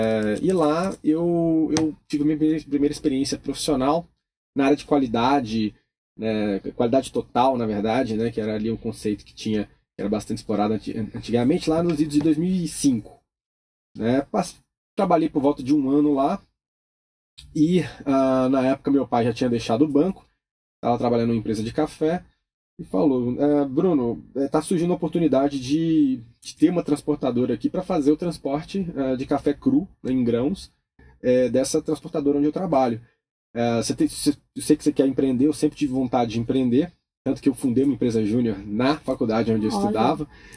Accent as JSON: {"language": "Portuguese", "town": "Montes Claros", "region": "Minas Gerais", "country": "Brazil", "tie": "born there", "said": "sou mineiro também, até vale o parênteses, sou nascido em Montes Claros, no norte de Minas, mas assim, eu sou meio que cidadão aí de várias cidades diferentes."}